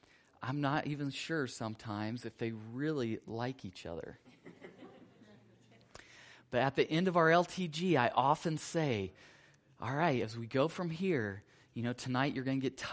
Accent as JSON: {"language": "English", "town": "Anderson", "region": "Indiana", "country": "United States", "tie": "born or raised there", "said": "I'm originally from Indiana. Grew up in a little town called Anderson. It was a car town that was about 130,000, and at this day, it's about 60,000."}